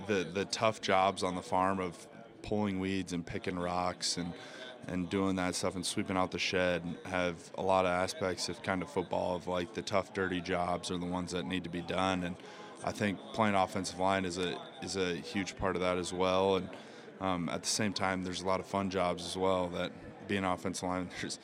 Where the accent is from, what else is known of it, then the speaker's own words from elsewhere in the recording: Pierce, South Dakota, United States; So I'm from Pierce, South Dakota, and I kind of grew up working on our family farm up in North Central South Dakota.